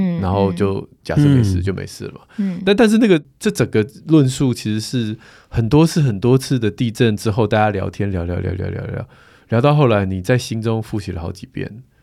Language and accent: Chinese; Taipei, Taiwan; 你看我们也是台北人啊。